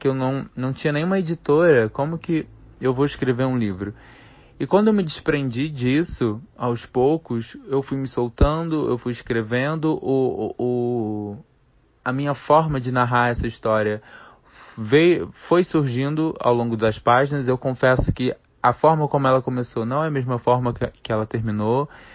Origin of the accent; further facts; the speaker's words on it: Rio de Janeiro, Brazil; Santa Cruz, bairro de onde eu sou também, e aí ela vai explorando o Rio de Janeiro aos poucos, que também é um pouco da minha história.